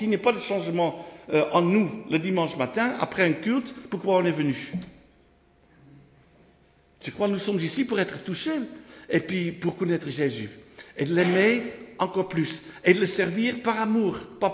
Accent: Haarlem, North Holland, Netherlands; French is a second language; now in France; moi je suis de la Hollande, de Haarlem, près d'Amsterdam

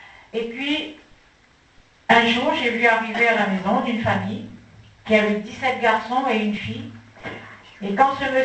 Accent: Central African Republic; J'ai revécu toute mon enfance en Centrafrique.

